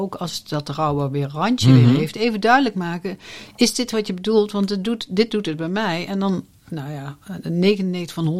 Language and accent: Dutch; North Brabant, Netherlands; En ik kom uit Brabant.